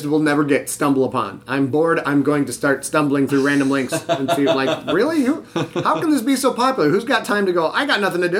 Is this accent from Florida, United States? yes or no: no; Sheboygan, Michigan, United States; Sheboygan, Michigan. And we had... one movie theater, I think we had three stoplights.